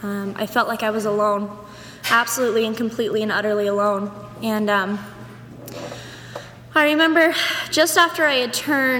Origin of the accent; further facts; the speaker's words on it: Idaho, United States; My brother and I, we were born here, we were raised in Idaho, and we moved back here when I was really little.